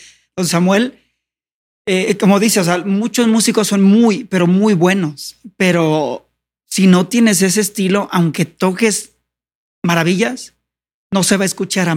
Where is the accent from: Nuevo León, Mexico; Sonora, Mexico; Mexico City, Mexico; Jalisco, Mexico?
Jalisco, Mexico; Villa Corona; Yo soy de Villa Corona.